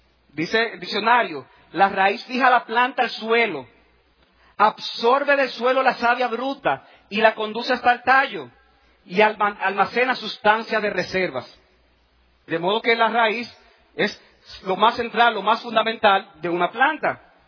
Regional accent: Dominican Republic; born there; Nací en República Dominicana. Y lo grande del caso es que mi abuelo era francés.

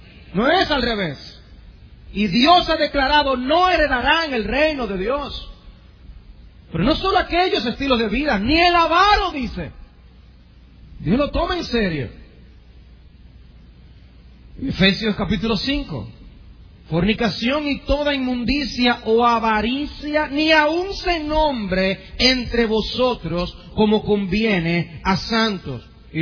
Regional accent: Dominican Republic; Y aquí como dominicanos, nosotros no tenemos que mirar muy lejos

